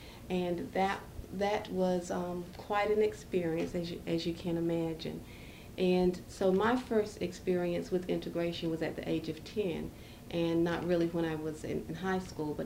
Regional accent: North Carolina, United States; We grew up in Wake County, as Gwen has probably already told you, and Wake County is our home. I'm born and bred here in Wake County. I'm one of five children, as Gwen has probably told you also. And we grew up in the rural area.

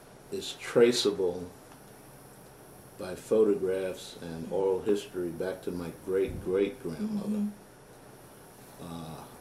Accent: Brooklyn, New York, United States; born there; I was born in the Brooklyn Jewish Hospital, Brooklyn, New York.

